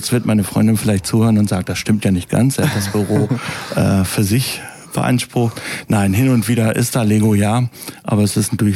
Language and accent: German; Neustadt am Rübenberge, Lower Saxony, Germany; now in Hanover, Germany; Ich komme aus Neustadt am Rümberge, das ist bei Hannover, also am Schönstein oder Meer. Der Liebe wegen bin ich aber seit 12 Jahren jetzt in der Stadt, in Hannover.